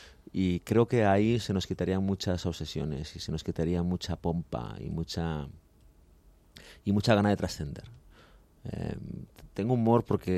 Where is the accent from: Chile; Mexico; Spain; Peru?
Spain; Galicia; now in Madrid, Spain